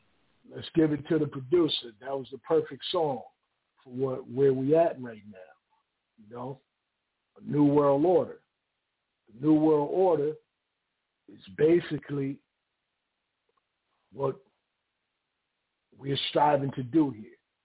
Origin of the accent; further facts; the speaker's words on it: Paterson, New Jersey, United States; I'm from Patterson.